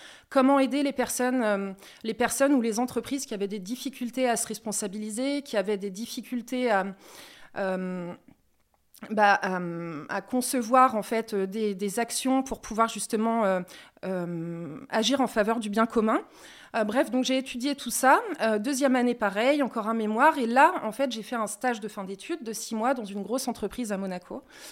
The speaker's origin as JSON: {"language": "French", "town": "Troyes", "region": "Grand Est", "country": "France", "said": "Alors aujourd'hui, j'ai 34 ans. Je suis troyenne, donc de département de l'Aube, région Grand Est."}